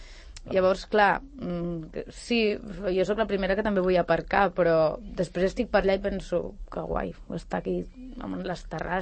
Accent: Sant Cugat del Vallès, Catalonia, Spain; Sí que a vegades dic que sóc de Sant Cugat amb la boca petita

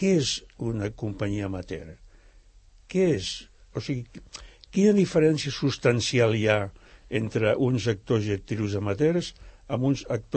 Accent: Barcelona, Catalonia, Spain; born there; Jo soc barceloní, soc nascut a Gràcia

